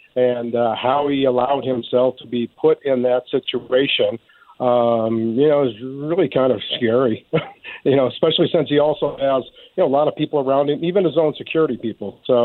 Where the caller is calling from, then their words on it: Colorado, United States; I'm calling you from Colorado tonight.